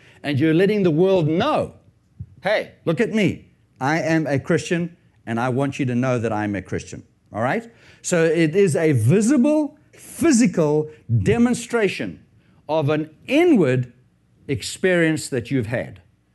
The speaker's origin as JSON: {"language": "English", "country": "South Africa", "tie": "born or raised there", "said": "Now, when we lived in South Africa, I was born and raised in South Africa."}